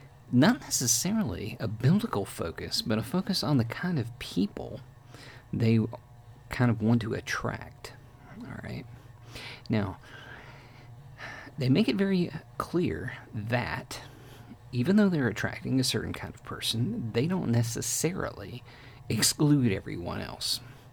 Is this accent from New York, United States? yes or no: no; Texas, United States; overseas, and of course I'm from Texas, most people feel like, or at least the mystique overseas sometimes, is that if you're from Texas, you have these things.